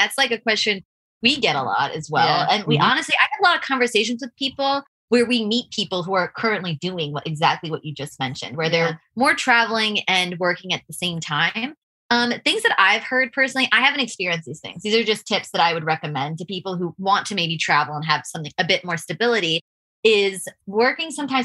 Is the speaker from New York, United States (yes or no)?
yes; New York, United States; I know it's really cliche and because I'm from America, I'm from New York, but I really felt this sense of home.